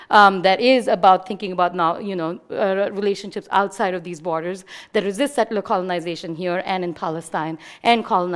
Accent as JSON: {"language": "English", "region": "Punjab", "country": "India", "tie": "born or raised there", "said": "I'm from Punjab in India, and I was born and brought up in India."}